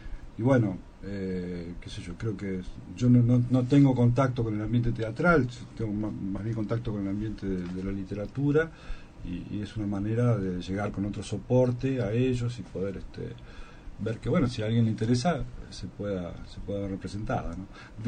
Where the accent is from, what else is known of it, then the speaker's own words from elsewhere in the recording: María Susana, Santa Fe, Argentina; also born or lived in San Jorge; por casualidad nací en San Jorge, pero viví en María Susana. Mi infancia la pasé en María Susana.